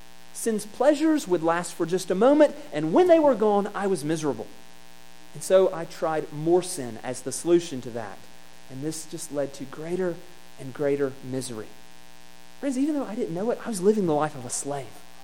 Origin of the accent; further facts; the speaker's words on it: Georgia, United States; I grew up in South Georgia where there are gnats